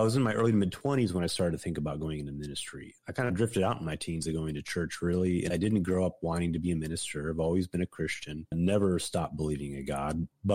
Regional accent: Michigan, United States; I'm from Michigan originally. I'm in Louisiana. So I was actually raised Missouri Synod Lutheran.

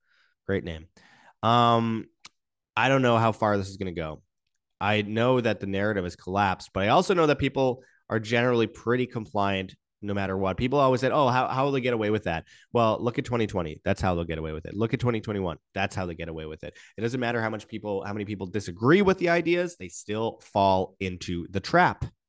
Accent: Canada; And I say that as a Canadian.

